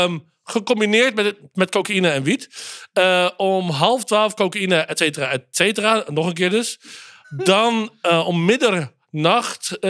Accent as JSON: {"language": "Dutch", "country": "Netherlands", "said": "hadden we 100 jaar geleden gemiddeld 2100 calorieën als Nederlander die we binnenkregen"}